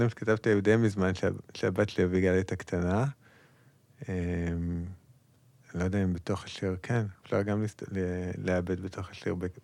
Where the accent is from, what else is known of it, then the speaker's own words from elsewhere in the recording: Southern District, Israel; אני גדלתי בערבה